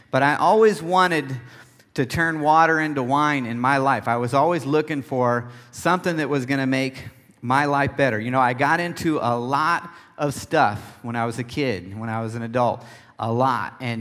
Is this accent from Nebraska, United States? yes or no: yes; Nebraska, United States; I grew up in Nebraska, and we shoot all God's creatures out there